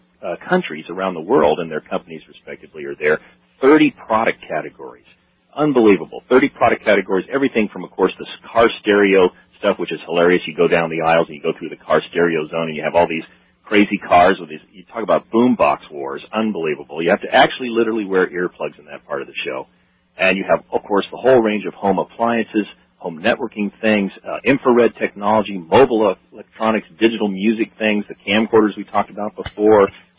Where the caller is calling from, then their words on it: Portland, Oregon, United States; Here, I'm calling you from Portland, Oregon, or just